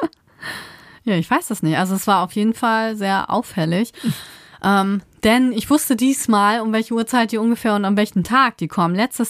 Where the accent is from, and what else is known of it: Lower Saxony, Germany; born or raised there